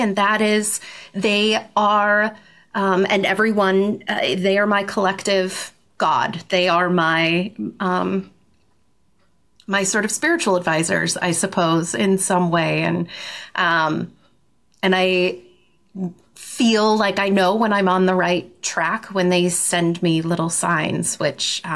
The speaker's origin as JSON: {"language": "English", "town": "Omaha", "region": "Nebraska", "country": "United States", "tie": "born or raised there", "also_born_or_lived": "St. Louis / Mexico City / Boston / New York City", "said": "I've sort of lived all over the country. I grew up in Omaha, Nebraska. Born in St. Louis. I lived in Mexico City for a minute, Boston, New York City, Chicago, New Jersey."}